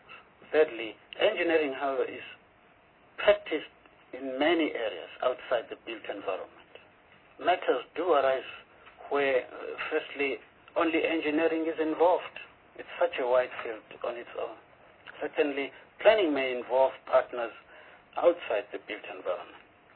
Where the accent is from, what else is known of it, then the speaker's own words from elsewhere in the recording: South Africa; I am South African, I'm black, I went through the schooling system in the townships.